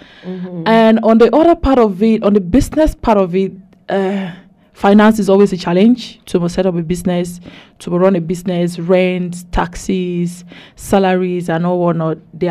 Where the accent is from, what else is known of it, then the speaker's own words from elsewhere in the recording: Bamenda, Northwest Region, Cameroon; And I'm from Bamenda.